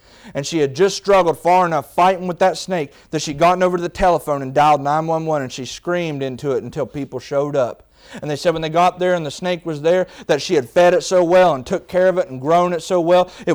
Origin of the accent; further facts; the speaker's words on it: West Virginia, United States; Y'all know I'm from West Virginia, and we got some crazy folks up in the mountains of West Virginia.